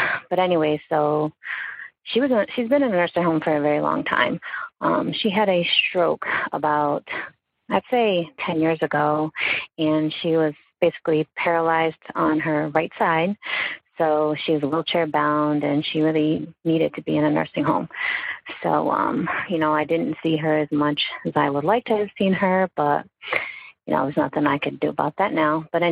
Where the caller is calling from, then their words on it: Bristol, Connecticut, United States; I am calling from Bristol, Connecticut.